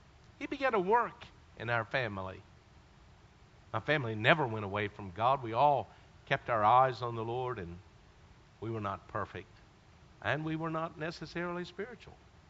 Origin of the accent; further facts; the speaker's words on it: Bristol, Virginia, United States; I was born and raised, I was raised in Bristol, Virginia.